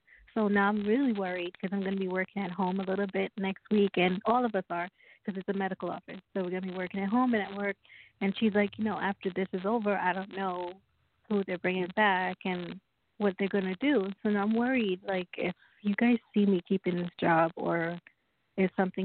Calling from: New York, United States; I'm calling from Malala, New York.

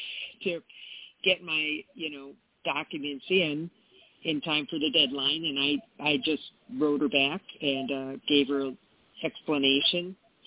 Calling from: Arizona, United States; I'm calling from Arizona.

